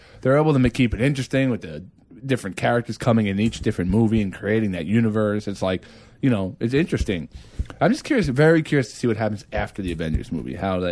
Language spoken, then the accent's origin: English; New Jersey, United States; I grew up in Jersey, so right outside the New York market.